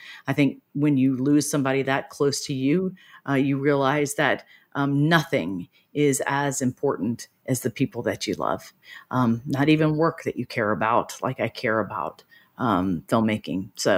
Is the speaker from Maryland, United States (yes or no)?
no; Laurel, Mississippi, United States; Hope was actually the reason that we had a screening in my hometown, Laurel, Mississippi.